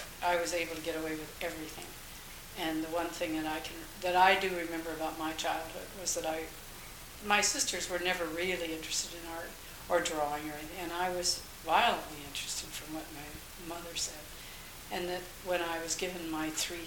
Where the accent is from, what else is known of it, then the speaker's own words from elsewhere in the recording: Akron, Ohio, United States; born there; I was born in Akron, Ohio, August 3rd, 1921.